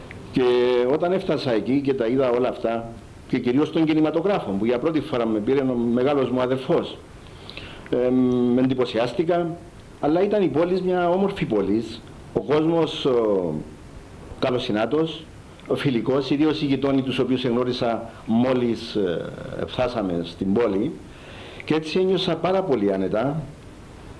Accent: Cyprus; Τα μόνα εισοδήματα που είχε ο κόσμος τότε, η κάθε οικογένεια, τόσο στο χωριό μου αλλά και στα πιο πολλά γειτονικά χωριά, ήταν όταν κατά περιόδους πήγαιναν να εργαστούν σε κάποια μεταλλεία όπως στον Αμίαντο ή στην Καλαβασόν

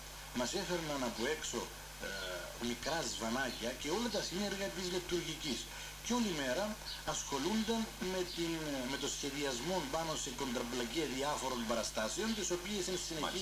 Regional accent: Yialousa, Famagusta District, Cyprus; Τους ύμνους τους θυμόμουν από την εκκλησία του χωριού μου όταν ήμουν παιδί, από τη Γιαλούσα

